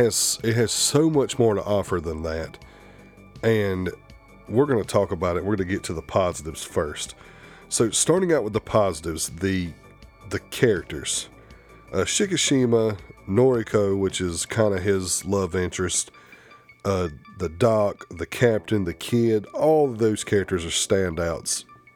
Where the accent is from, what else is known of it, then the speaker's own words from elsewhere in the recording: United States; accent: southern drawl; with this southern drawl and my little hick accent, pronouncing some of these Japanese names, oh man, I'm butchering them